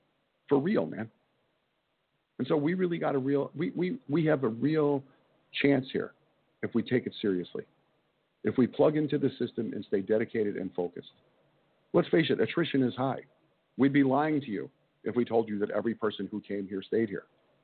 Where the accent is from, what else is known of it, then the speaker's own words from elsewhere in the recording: Chicago, Illinois, United States; especially since I am in my hometown of Chicago. This is a rough area too, man. Chicago is not for pussies.